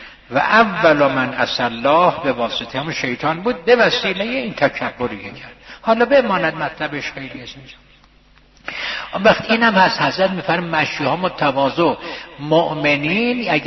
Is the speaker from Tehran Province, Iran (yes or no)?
no; Isfahan, Iran; گفت اهل کجا هستید؟ گفتم اصفهان.